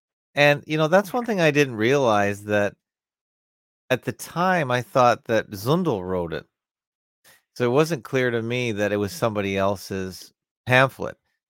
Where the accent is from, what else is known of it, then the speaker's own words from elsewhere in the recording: Canada; as a Canadian, it's almost sacrilegious not to watch it.